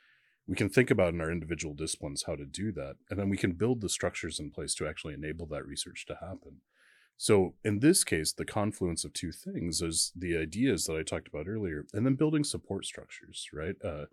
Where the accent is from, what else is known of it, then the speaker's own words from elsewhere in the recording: Midwest, United States; I grew up in the Midwest.